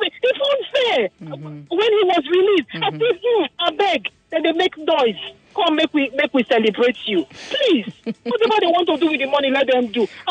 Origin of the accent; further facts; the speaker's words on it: Delta, Nigeria; I'm from Delta State, funny enough, but I know how majority of people from Delta reacted